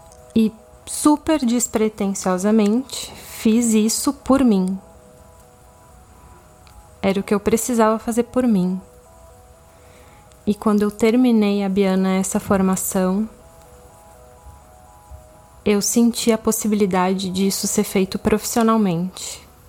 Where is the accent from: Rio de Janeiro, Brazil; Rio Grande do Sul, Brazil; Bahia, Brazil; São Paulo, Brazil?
Rio Grande do Sul, Brazil; Pelotas; also born or lived in China; Sou natural de Pelotas, no Rio Grande do Sul.